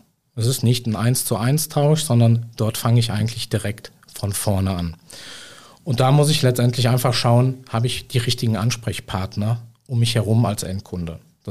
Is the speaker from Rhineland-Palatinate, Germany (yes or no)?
no; Cologne, North Rhine-Westphalia, Germany; ich bin Rheinländer, ne? Ich komme aus Köln und da sagt man Tettner immer Jotiange, ne?